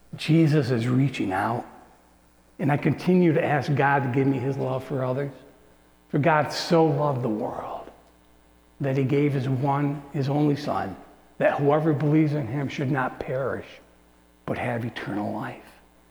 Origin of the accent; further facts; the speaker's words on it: Morrisville, United States; I remember I'm a young Christian. I'm at Morrisville. I'm from Morrisville.